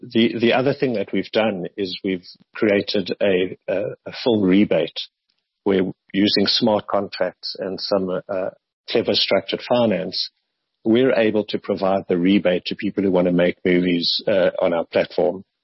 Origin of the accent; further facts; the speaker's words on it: South Africa; So our objective here is to create our own studios where we as South African creatives can create our own series and sell it to Netflix and Amazon and step up in the value chain.